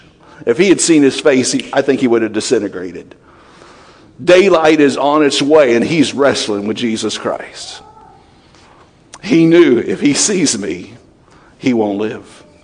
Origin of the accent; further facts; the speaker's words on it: Kentucky, United States; I usually say wrestle, but it's wrestle, I think. I'm from Kentucky, forgive me.